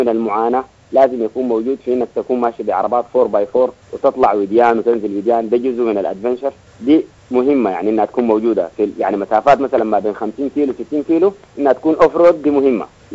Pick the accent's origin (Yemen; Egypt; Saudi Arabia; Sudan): Sudan; انا كسوداني